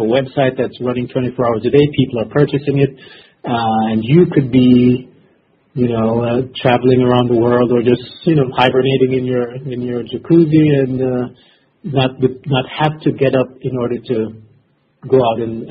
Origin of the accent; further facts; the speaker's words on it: Jamaica; now in China; Oh, if I didn't mention, I'm originally from Jamaica